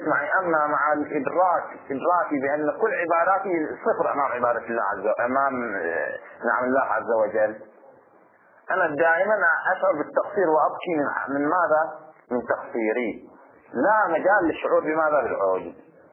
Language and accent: Arabic; Bahrain; بعض الإشكالات عندنا في البحرين